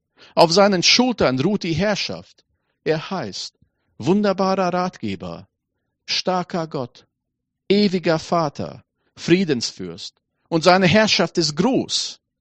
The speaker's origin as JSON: {"language": "German", "country": "Latvia", "tie": "born or raised there", "said": "Ich bin ja in Lettland aufgewachsen. Für mich gehört Schnee zu Weihnachten."}